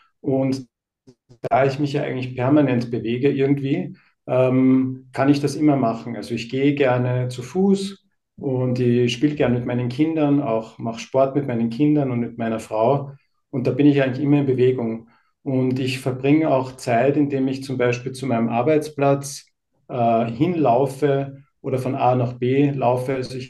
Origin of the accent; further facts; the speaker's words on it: Radstadt, Salzburg, Austria; born there; ich bin geboren in Radstadt in Salzburg.